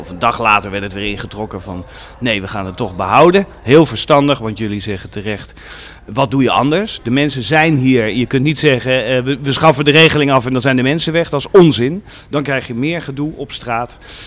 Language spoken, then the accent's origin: Dutch; Utrecht, Netherlands; moved away as an adult; also born or lived in Amsterdam; Nou, ik ben opgegroeid in Utrecht. En toen ben ik rond 1990 naar Amsterdam vertrokken. En ik ben in 2017 weer teruggekomen.